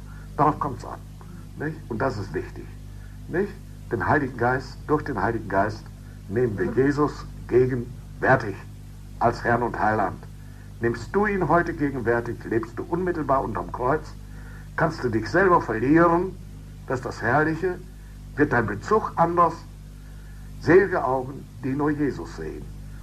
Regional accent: North Rhine-Westphalia, Germany; Bei uns in Westfalen sagte man

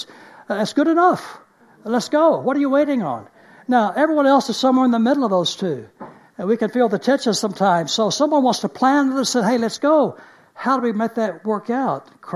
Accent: Dallas, Texas, United States; Now, I'm from Texas. I'm from Dallas, Texas, originally.

